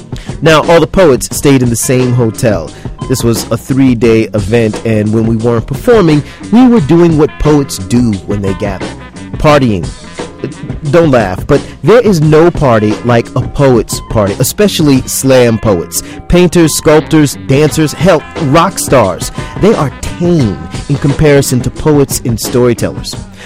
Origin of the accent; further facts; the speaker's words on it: the South, United States; Now, I'm a grown man at this time, but I'm also from the South, and I know what can happen to young black men with big mouths facing authority.